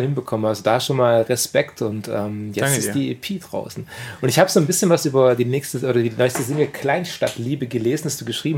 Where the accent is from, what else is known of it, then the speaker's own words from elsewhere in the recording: Kornwestheim, Baden-Württemberg, Germany; wir sind bei den Kommestheim groß geworden, bei Ludwigsburg